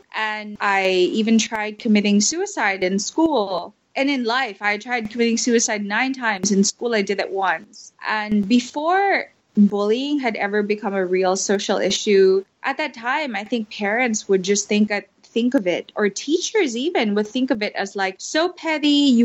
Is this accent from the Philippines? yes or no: yes; Philippines; I'm from the Philippines, and I'm a TV and event host or presenter.